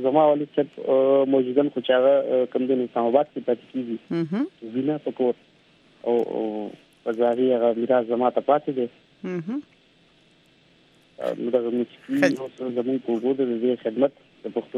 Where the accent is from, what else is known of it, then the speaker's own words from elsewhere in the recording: Peshawar, Khyber Pakhtunkhwa, Pakistan; زه بیسیکلی هم د پېښور یم هم دغلته زېږېدلی یم په دغه خاوره د پښتونخوا او دغه مې د پلار نیکه کور دی دغه زما وطن دی